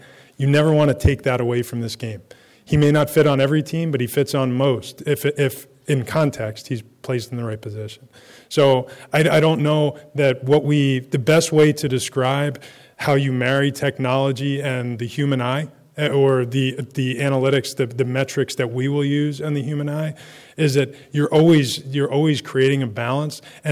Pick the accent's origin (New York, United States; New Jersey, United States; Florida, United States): New Jersey, United States; Toms River; I am from Toms River, New Jersey, just up the road.